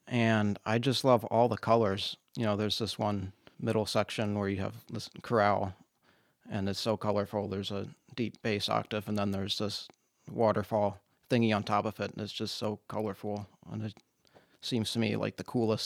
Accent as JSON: {"language": "English", "town": "Washington Island", "region": "Wisconsin", "country": "United States", "said": "Well, I'm from Washington Island, Wisconsin, and I started taking piano lessons at age 3."}